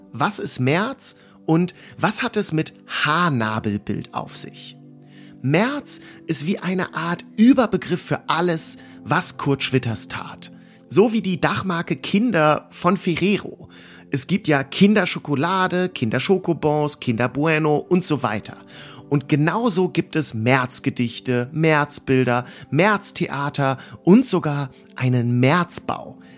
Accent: Hanover, Lower Saxony, Germany; meine Heimatstadt Hannover

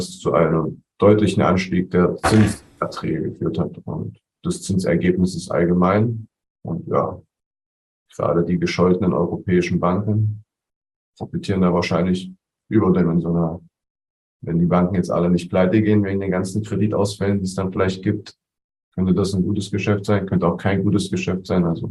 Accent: East Germany, Germany; Also ich als Ossi freue mich da doppelt.

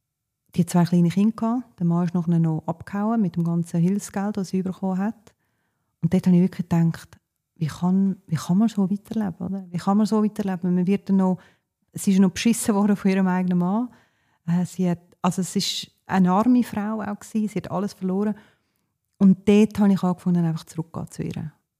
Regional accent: Switzerland; Ich bin in der Schweiz aufgewachsen, ich bin geprägt von der Schweiz. Ich bin im christlichen Land aufgewachsen, auch wenn nicht religiös

